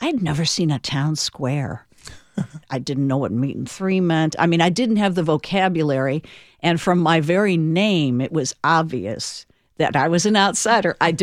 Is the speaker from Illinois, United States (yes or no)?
yes; Chicago, Illinois, United States; now in Nashville, United States; Well, I came from Chicago. So in terms of the city, I found Nashville to be quaint.